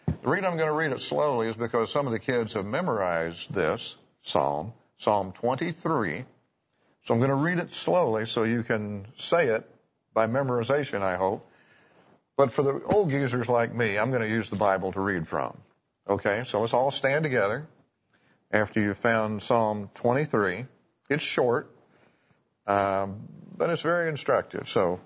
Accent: Herndon, Kentucky, United States; also born or lived in Lexington, United States; I was born in Lexington. But when I was 3.5 years old, we moved back to the farm in Herndon, which is just a stone's throw from where I live now.

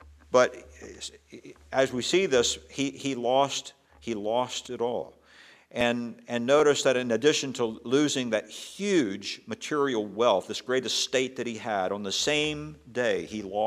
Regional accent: Maryland, United States; I was back in Maryland a while back in my home state

